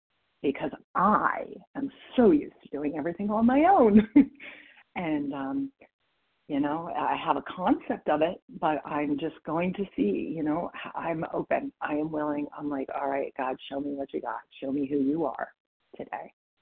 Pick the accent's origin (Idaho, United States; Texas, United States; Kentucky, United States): Idaho, United States; from Idaho.